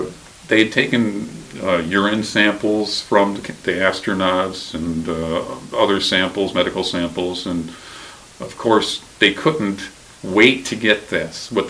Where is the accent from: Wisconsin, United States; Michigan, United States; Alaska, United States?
Michigan, United States; Detroit; It's interesting that when I finally got back to Detroit, my hometown